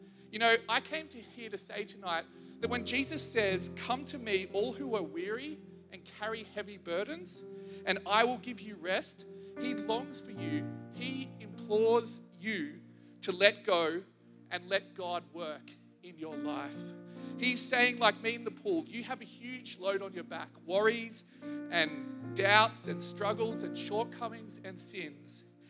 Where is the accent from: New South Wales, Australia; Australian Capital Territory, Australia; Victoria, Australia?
Australian Capital Territory, Australia; Canberra; I grew up in Canberra, and I'm one of those rare units who the capital has always been my home. It's always been where I grow up.